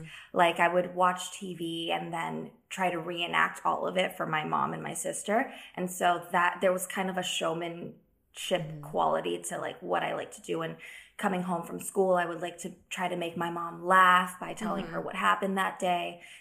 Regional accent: Diamond Bar, California, United States; I grew up in Diamond Bar. And I went to school. I moved around quite a bit, but it was all in that area of Hacienda Heights, Roland Heights, Diamond Bar, you know, where all the Asians are.

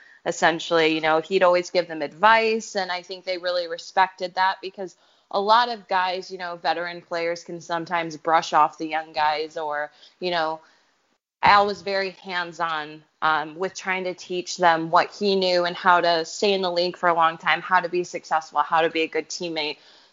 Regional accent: United States; I don't necessarily say because I'm American, they just sound weird.

